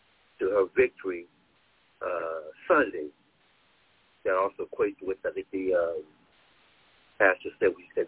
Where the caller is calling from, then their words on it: Cleveland, Ohio, United States; I'm calling from Cleveland.